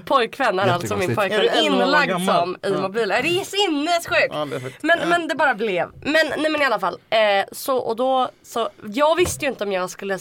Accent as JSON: {"language": "Swedish", "town": "Eskilstuna", "region": "Södermanland", "country": "Sweden", "said": "Ja, jag kommer från Eskilstuna."}